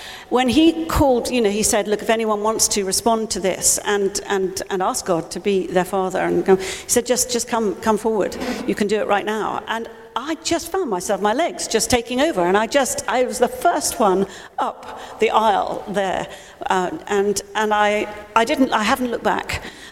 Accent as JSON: {"language": "English", "region": "South West England", "country": "United Kingdom", "lives_now": "London, United Kingdom", "said": "when we moved to London nearly 40 years ago, I said to Paul, okay, because I come from Dorset, I'm a Dorset girl"}